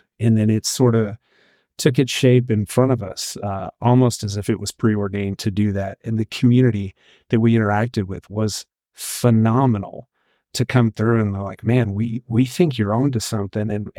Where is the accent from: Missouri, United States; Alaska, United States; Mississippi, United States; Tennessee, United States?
Mississippi, United States; now in Texas; I'm from the Mississippi Gulf Coast, and that's a pork-heavy state.